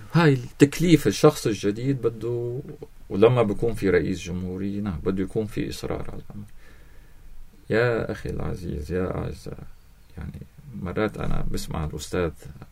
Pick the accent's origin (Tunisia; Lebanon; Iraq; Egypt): Lebanon; وانا لبناني شاطر، لبناني شاطر